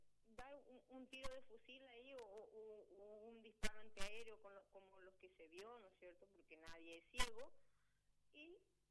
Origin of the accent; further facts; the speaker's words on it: Argentina; now in Paraguay; Hasta el día, no, yo soy argentina.